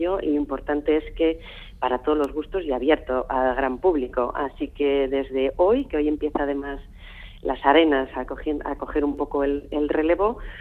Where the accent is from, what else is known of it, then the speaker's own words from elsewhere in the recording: Basque Country, Spain; porque para eso somos de Gran Bilbao